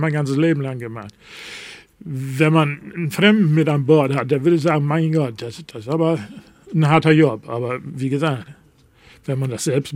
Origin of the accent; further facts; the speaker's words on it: Lower Saxony, Germany; now in Büsum, Germany; Ich weiß nicht, wie es hier in Büsum in Ostfriesland, wo ich herkomme, fängt man alles mit einer Tasse Tee